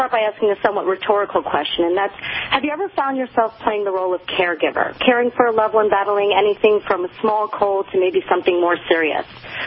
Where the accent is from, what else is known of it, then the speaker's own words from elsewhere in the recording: New York City, New York, United States; I'm actually from New York City.